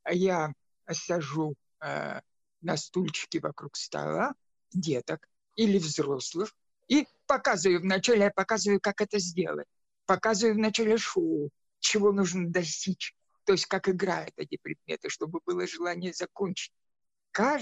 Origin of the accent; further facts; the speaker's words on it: Siberia, Russia; born there; Я родился в Сибири, там, где Иртыш впадает в прекрасное местечко.